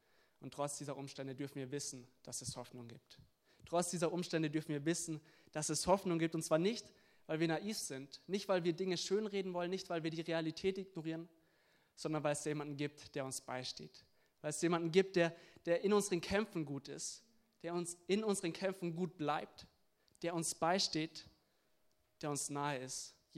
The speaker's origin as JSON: {"language": "German", "town": "Munich", "region": "Bavaria", "country": "Germany", "said": "bin 23 Jahre alt. Ich komme aus München ursprünglich und bin jetzt momentan in Herzhausen auf Berühr."}